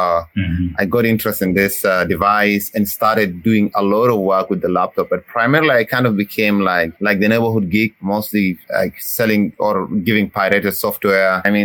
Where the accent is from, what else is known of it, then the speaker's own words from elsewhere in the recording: Khartoum, Sudan; moved away as an adult; also born or lived in South Sudan / Kenya; I grew up in Sudan, in Khartoum, for the first 19 or 20 years of my life, basically roaming around a few states in Sudan. Then later on, moved back to South Sudan, then to Kenya for 7 years, then back to South Sudan again.